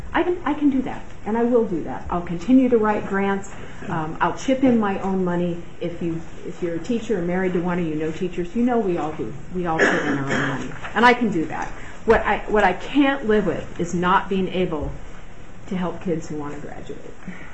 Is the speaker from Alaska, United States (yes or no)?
yes; Anchorage, Alaska, United States; I want you to know I was born and raised in Alaska. I grew up in Anchorage. I graduated from high school in Fairbanks and started my college work there.